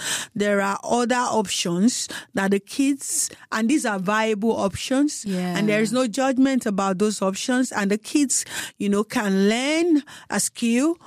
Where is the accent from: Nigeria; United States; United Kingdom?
Nigeria; like I'll say I'm from Nigeria